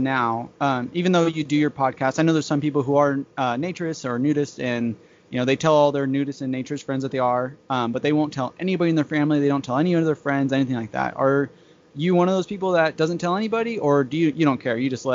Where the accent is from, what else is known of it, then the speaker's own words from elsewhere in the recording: California, United States; You know, I'm from California, you know